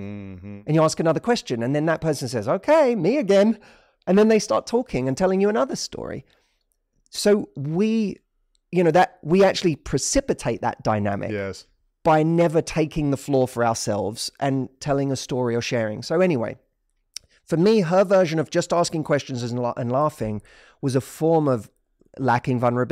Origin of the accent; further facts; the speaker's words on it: England, United Kingdom; I am not. I'm English.